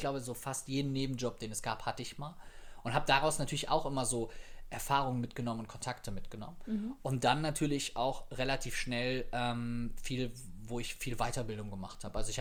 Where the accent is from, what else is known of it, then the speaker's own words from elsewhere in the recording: Viersen, North Rhine-Westphalia, Germany; Aus Viersen.